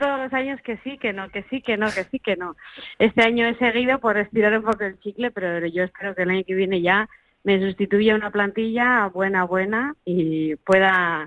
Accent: Lekeitio, Basque Country, Spain; ¿Saca trainera en mi pueblo, en Lekeitio, y yo no voy a estar?

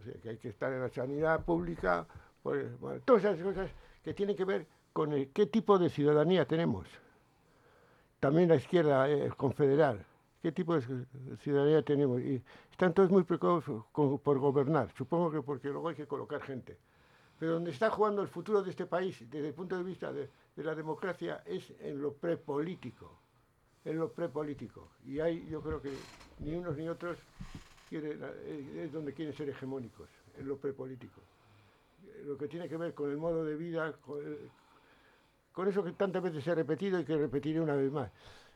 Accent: Basque Country, Spain; Pues estos somos nosotros, somos vascos, consumidores, vividores, vivimos por encima de nuestras posibilidades y las posibilidades del planeta.

